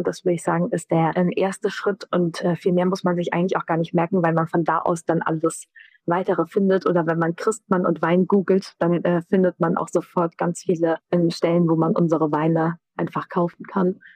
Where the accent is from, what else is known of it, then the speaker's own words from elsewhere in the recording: Rhineland-Palatinate, Germany; empfehle ich als Pfälzerin natürlich Riesling, weil es unsere Heimatrebsorte ist.